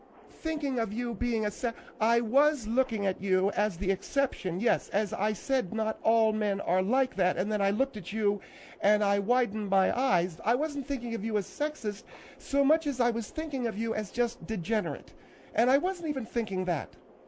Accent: Harrisburg, Pennsylvania, United States; I come from Harrisburg, Pennsylvania.

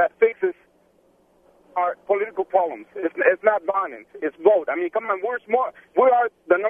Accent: Mexico; I am from Mexico. As a matter of fact, I'm from Mexico. I'm proud to say that I'm an American citizen.

